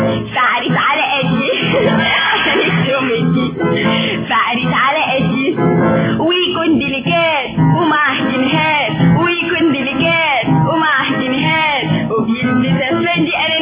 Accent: Egypt; born there; ما دام مولوده في مصر وماما وبابا كلهم مولودين في مصر يبقى مصر

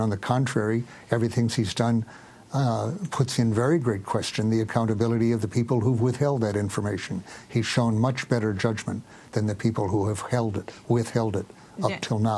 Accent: United States; It's outrageous and humiliating to me as an American citizen to have to acknowledge that someone like that is in danger from our own government right now

